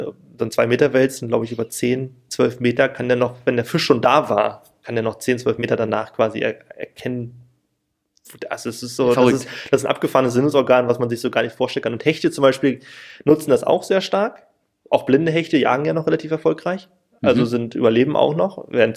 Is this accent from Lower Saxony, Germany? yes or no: no; Berlin, Germany; ich komme auch aus Berlin